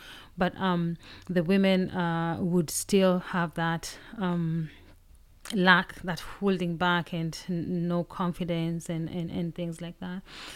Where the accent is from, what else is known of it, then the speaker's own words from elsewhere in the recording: Kenya; because I'm from Kenya, so I know the situation, how it was in Kenya.